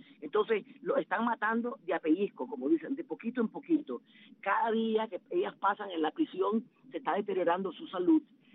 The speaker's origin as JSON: {"language": "Spanish", "country": "Nicaragua", "said": "Nosotros como nicaragüenses pedimos que por favor a la comunidad internacional"}